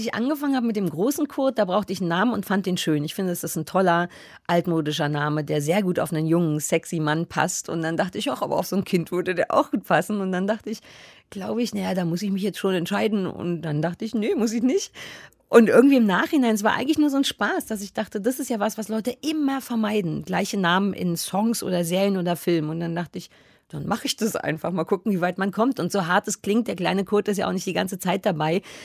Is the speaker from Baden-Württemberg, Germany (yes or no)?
no; Berlin, Germany; born there; Ja, als gebürtige Berlinerin, sowas kennen wir nicht.